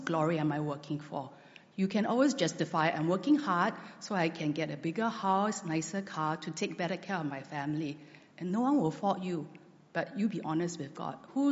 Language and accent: English; Singapore; We're Singaporean, we've been told this all our lives, meritocracy.